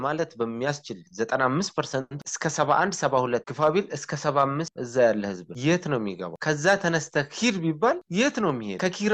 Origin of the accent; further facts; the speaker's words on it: Oromia, Ethiopia; የወለጋ ልጅ ኪረም ወረዳ አሮ አዲስ ዓለም ቀበሌ ተወልጄ ያደግኩኝ እና አሁንም በዛው አካባቢ በቅርብ ርቀት ላይ የምገኝ ወጣት ነኝ